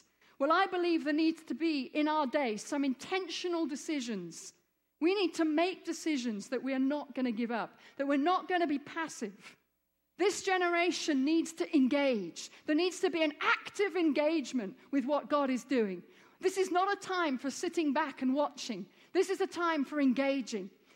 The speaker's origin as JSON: {"language": "English", "country": "Egypt", "tie": "born or raised there", "said": "But for all the time I was growing up in Egypt, I'm half Egyptian, half English, the church in Egypt was like a big sleeping giant"}